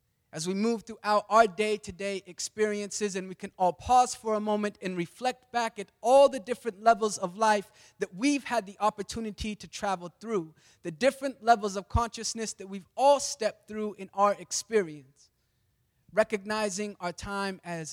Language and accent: English; Salt Lake City, Utah, United States; I'm from Salt Lake City, Utah.